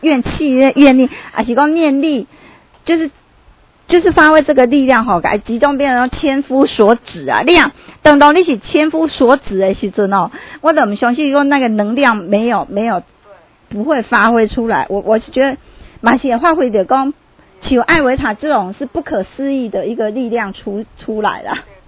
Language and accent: Chinese; Taiwan; 因为我们是台湾人